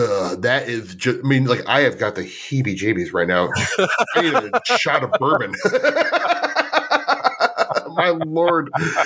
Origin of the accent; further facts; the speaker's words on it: Midwest, United States; I'm from Midwest, so I always come with lots of food